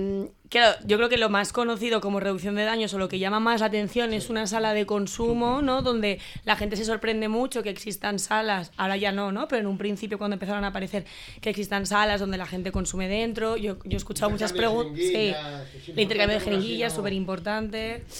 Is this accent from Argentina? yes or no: no; Zaragoza, Aragon, Spain; Esto es un ejemplo así como muy radical, muy a lo bruto, que soy de Zaragoza.